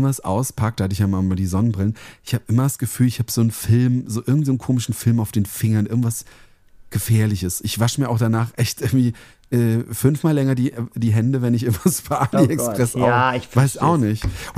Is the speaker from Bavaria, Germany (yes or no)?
no; Hesse, Germany; Bei uns in Hessen sagt man immer Karton